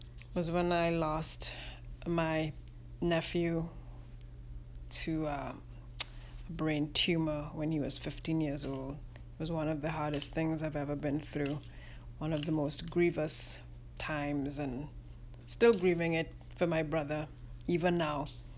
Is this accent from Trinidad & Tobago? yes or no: yes; Trinidad, Trinidad & Tobago; now in United States; I grew up in Trinidad, which is an island in the Caribbean. It's the most southerly island of the Caribbean.